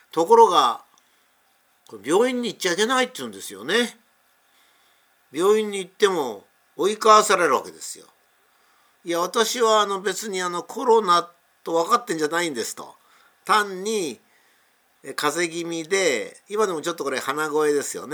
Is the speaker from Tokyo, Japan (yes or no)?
yes; Tokyo, Japan; 私が小さい頃から日本に住んで、まあ、その頃は本当にこう、なんちゅうか、戦後の貧弱な時代でした。もう貧乏で貧乏で、ご飯も食べることができないというような、まあ、そういう日本でしたね。まあ、特に東京におりましたから、焼け野原で